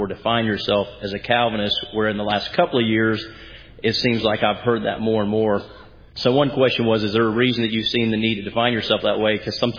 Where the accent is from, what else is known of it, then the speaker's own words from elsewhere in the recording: Jacksonville, Florida, United States; Dr. MacArthur … I'm from Jacksonville, Florida.